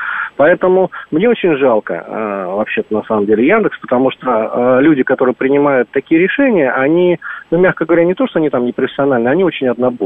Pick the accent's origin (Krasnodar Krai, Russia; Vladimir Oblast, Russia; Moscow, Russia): Moscow, Russia; я сам такой коренной, ну не то что москвич, это уже, наверное, поругательное слово, но очень долго жил в Замоскворечье, там как раз вот в районе Пятницкой улицы